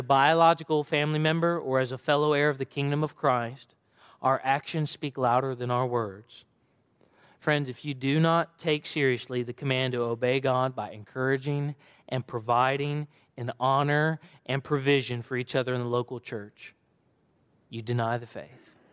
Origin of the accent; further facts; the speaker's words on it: Alabama, United States; Barbara is from my home state of Alabama.